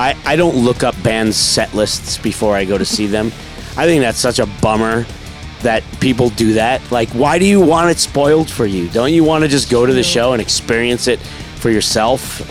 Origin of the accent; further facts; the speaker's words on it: Queens, New York, United States; a bigger world out there than the apartment I was growing up in Queens.